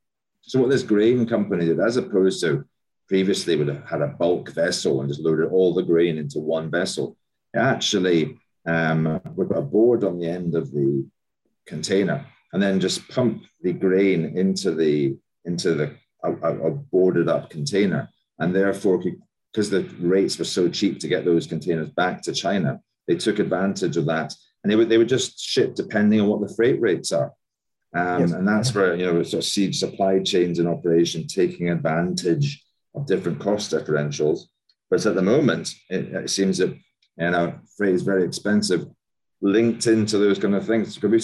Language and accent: English; Glasgow, Scotland, United Kingdom; as I'm a Glaswegian from Glasgow, and it's actually in Glasgow